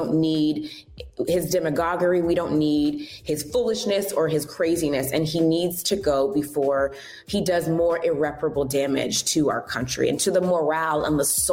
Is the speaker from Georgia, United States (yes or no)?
yes; Atlanta, Georgia, United States; go back, because I'm from Atlanta, go back to Atlanta and work for CNN.